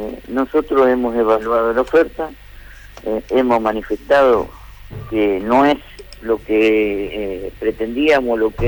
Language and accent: Spanish; Entre Ríos, Argentina; docentes argentinos y entrerrianos.